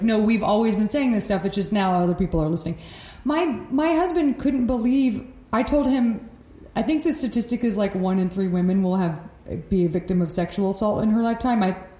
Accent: Texas, United States; moved away; And I'm from Texas, so I'm fully aware of...

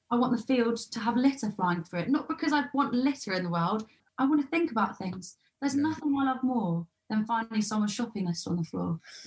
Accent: London, United Kingdom; growing up in Southeast London

